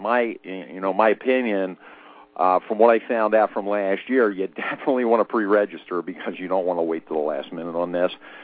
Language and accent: English; New York, United States; moved away as an adult; Well, you know, I've been down here 15 years. I came from New York originally.